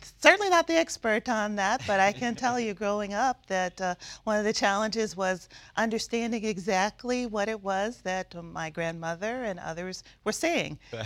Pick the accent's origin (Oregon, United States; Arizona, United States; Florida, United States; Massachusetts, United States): Florida, United States; Amelia Island; born there; Well, I was born in Amelia Island, Florida. That's where my family is from.